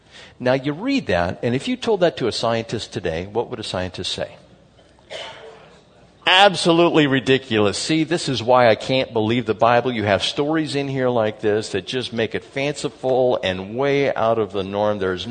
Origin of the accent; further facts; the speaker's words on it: San Diego, California, United States; born there; Me too, I was born in San Diego.